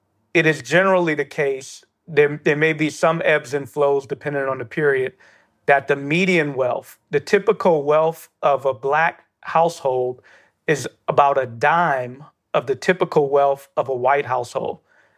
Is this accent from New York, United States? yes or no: yes; New York City, New York, United States; I grew up in Bedford-Stuyvesant, and my parents, through struggle, were able to afford me to go to an elite private school, Brooklyn Friends.